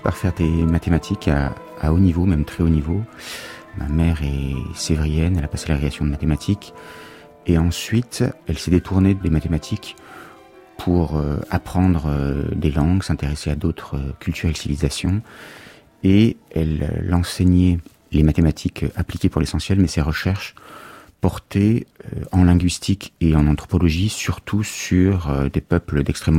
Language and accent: French; Paris, Île-de-France, France; born there; je suis né à Paris